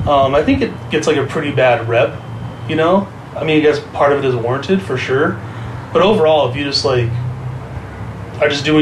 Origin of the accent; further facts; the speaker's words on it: Huntington Beach, California, United States; It was great. It was like very chill. I think I was saying earlier, there wasn't much to do, so I always found myself like making art or having a lot of time to make music or, you know, go on tour. Those are definitely the luxuries of living in the suburbs